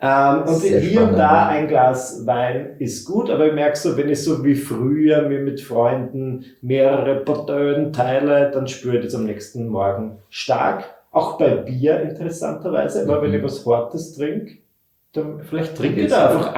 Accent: Burgenland, Austria; Ich wurde im Burgenland geboren, was auf jeden Fall eine Weinregion ist.

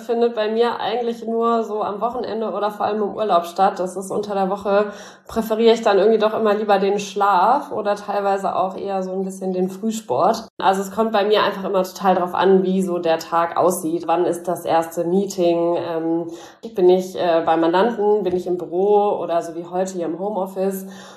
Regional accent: Rhineland, Germany; also ich komme ja aus dem Rheinland und im Rheinland steht ja auch das Wort Wirtschaft auch für, ja, ich sag mal Kneipe oder Gaststätte.

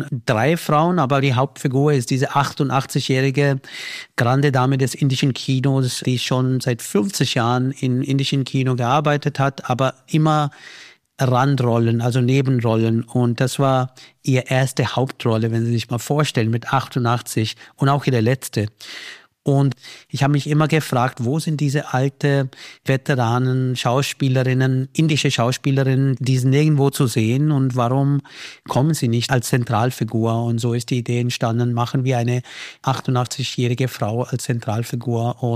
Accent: Austria; Ich bin mehr ein Österreicher als ein Inder, würde ich mal sagen.

